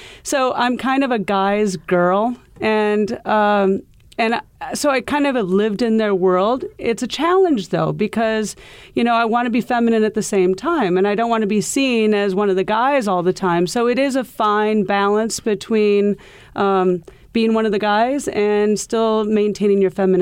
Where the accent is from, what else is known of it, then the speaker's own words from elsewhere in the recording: Iowa, United States; now in New York City, United States; You know, I came from Iowa where golf was huge. The Midwest golf is very big.